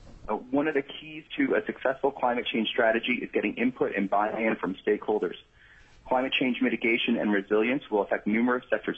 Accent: Anchorage, Alaska, United States; I'm originally from South Anchorage

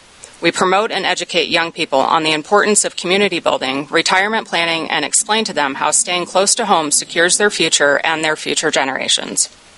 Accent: Anchorage, Alaska, United States; now in Eagle River, United States; I'm a lifelong Alaskan, and I grew up in South Anchorage, and I've made Eagle River my home for the last decade.

